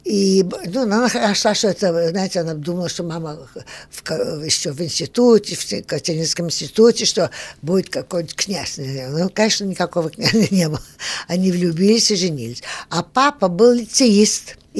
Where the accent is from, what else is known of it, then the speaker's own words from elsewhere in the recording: Paris, France; now in Rio de Janeiro, Brazil; Моя кровь русская, я родилась в Париже, значит, я француженка, и я живу в Бразилии, значит, я перемешка водки, кашаса и шампань. Но я говорю по-русски